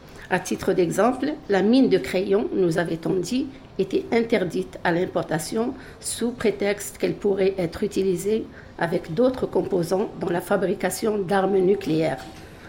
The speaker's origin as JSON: {"language": "French", "country": "Algeria", "said": "l'histoire de l'Algérie, mon pays d'origine"}